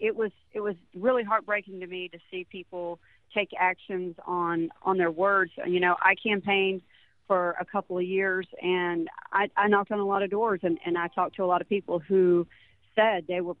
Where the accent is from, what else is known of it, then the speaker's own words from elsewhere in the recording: United States; As an American, just in general, it's heartbreaking to see this happen.